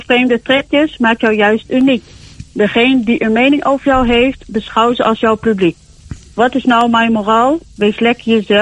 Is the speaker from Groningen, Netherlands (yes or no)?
yes; Groningen, Netherlands; ik ben oorspronkelijk uit Groningen.